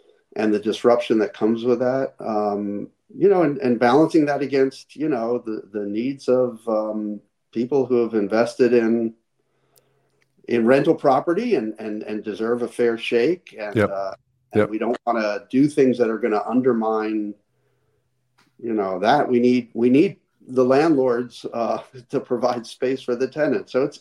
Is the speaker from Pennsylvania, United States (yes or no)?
yes; Philadelphia, Pennsylvania, United States; Well, I grew up in Philadelphia.